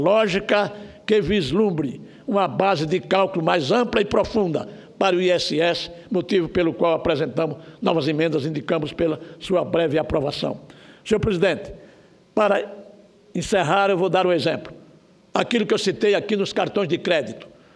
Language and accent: Portuguese; Alagoas, Brazil; Eu sou de Alagoas.